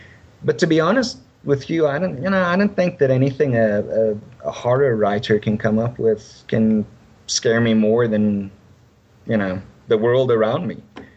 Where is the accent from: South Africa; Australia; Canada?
South Africa; And growing up in South Africa is a very, very tough